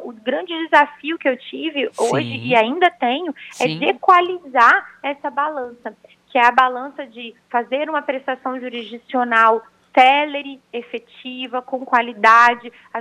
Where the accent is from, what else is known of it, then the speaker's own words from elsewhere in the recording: Espírito Santo, Brazil; moved away as an adult; now in Paraná, Brazil; Eu não sou do Paraná, né, Patrícia? Eu sou do Espírito Santo.